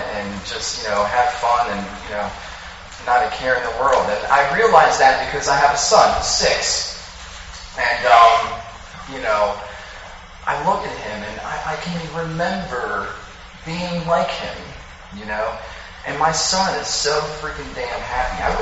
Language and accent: English; Philadelphia, Pennsylvania, United States; I'm from Philadelphia, South Philly. Most of the time, it was me and my mom and my sister. We grew up pretty poor.